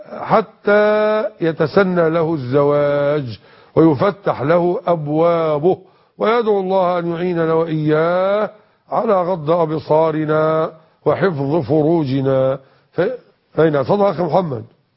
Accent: Minyat al-Nasr, Dakahlia, Egypt; وكذلك عندنا في منية النصر دخل مجموعة على محل ذهب وسرقوا هذا الذهب وضربوا صاحب المحل بالنار في فخذه.

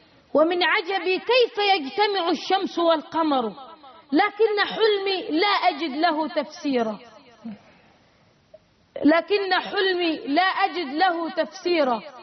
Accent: Egypt; نحن كأزهريين أو كمصريين.

